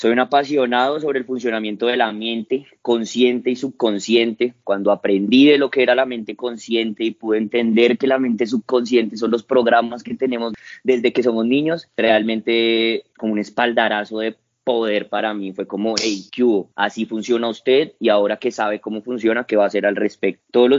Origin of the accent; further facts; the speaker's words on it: Bogotá, Colombia; Nací en Bogotá el 9 de noviembre de 1991, criado por mi madre y mis abuelos.